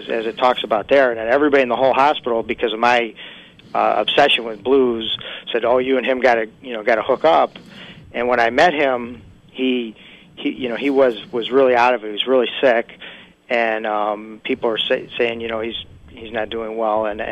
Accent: Cleveland, Ohio, United States; now in Shreveport, United States; I'm originally from Cleveland, Ohio.

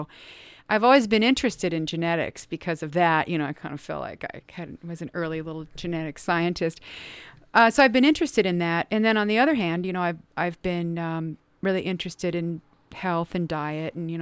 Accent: Cincinnati, Ohio, United States; I grew up in Cincinnati.

